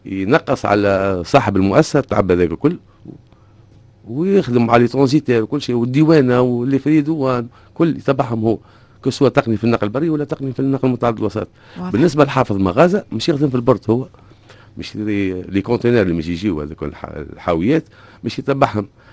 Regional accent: Tunisia; الاختصاصات هذوما جدد هذوما زاد ما فماش عندنا في تونس

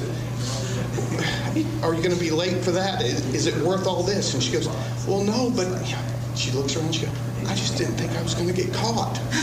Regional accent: France; I was born and raised in France

